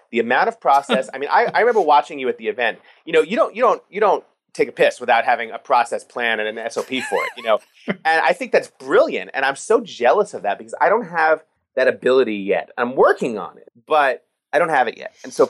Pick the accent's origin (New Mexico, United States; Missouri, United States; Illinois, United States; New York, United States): New York, United States; New York City; I mean, look, I grew up in New York City. I'm a public school, born and raised kid. I didn't come from a lot.